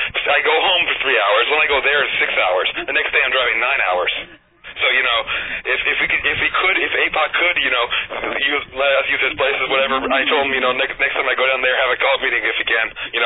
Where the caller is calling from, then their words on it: Lowell, Massachusetts, United States; Oral, Massachusetts.